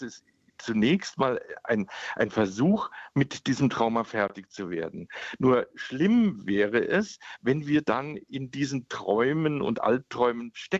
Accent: Munich, Bavaria, Germany; gerade in meiner Heimatstadt München

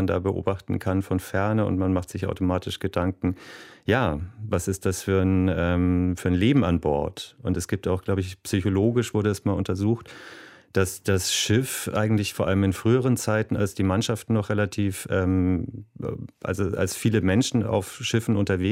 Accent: Kiel, Schleswig-Holstein, Germany; Ja, ich bin in Kiel aufgewachsen und da hat man automatisch ja einen speziellen Bezug zum Meer.

